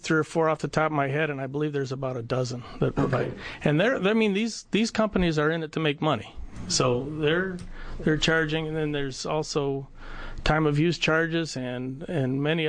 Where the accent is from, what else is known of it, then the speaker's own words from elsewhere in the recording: Detroit, Michigan, United States; I'm also an engineer. I come from Detroit